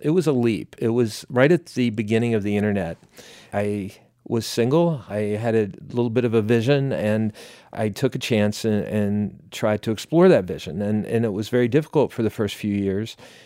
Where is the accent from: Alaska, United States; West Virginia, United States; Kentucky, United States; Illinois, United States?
West Virginia, United States; Hinton; My sister and I grew up here in Hinton. Both sides of our family go so far back, I can't really tell you what generation we are of West Virginian.